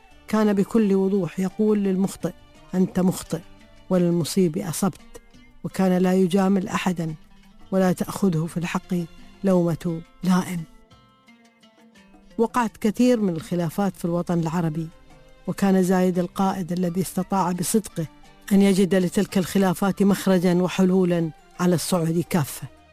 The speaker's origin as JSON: {"language": "Arabic", "country": "United Arab Emirates", "said": "نحن أبناء الإمارات"}